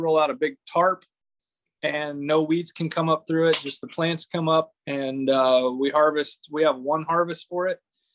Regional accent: Fredonia, Kansas, United States; I'm from Fredonia, Kansas.

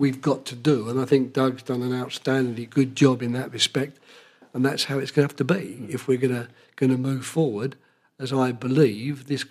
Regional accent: England, United Kingdom; And if it's England, you know, being English and having worked with England, perhaps slightly more so.

